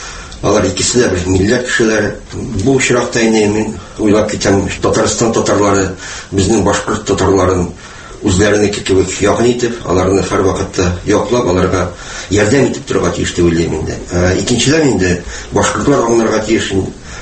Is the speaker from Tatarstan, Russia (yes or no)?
no; Bakaly, Bashkortostan, Russia; Менә безнең якларда Бакалы якларында крәшен татарлары яши.